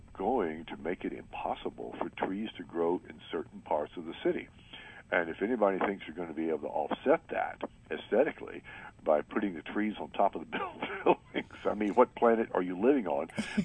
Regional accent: Atlanta, Georgia, United States; I grew up in Atlanta near a creek. So we had snakes back there.

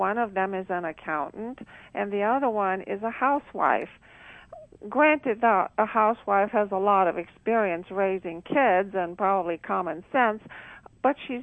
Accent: Romania; on my last trip to Romania, I went to my hometown and checked on my tree that I planted when I was about 12 years old, and it was still very much alive and huge.

